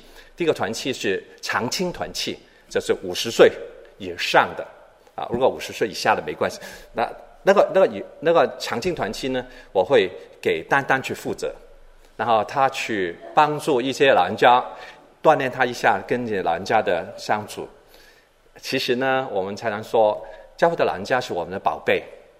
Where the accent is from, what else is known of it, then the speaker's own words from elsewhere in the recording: Hong Kong; also born or lived in England; 我跟师母是我们是香港土产，我们在香港出生，小学中学大学在香港做毕业